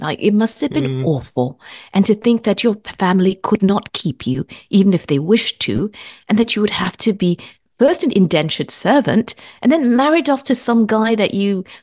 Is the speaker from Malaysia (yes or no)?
yes; Malaysia; so I'm originally from Malaysia, but I'm ethnically Chinese. And so I'm a fourth generation Malaysian of Chinese descent, which means my family's been around in Malaysia for a long time.